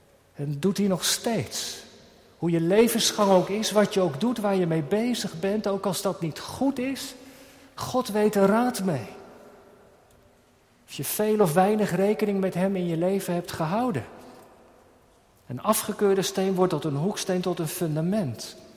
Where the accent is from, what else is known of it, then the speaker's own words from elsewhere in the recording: Netherlands; Want we zijn toch wel Nederlanders, toch?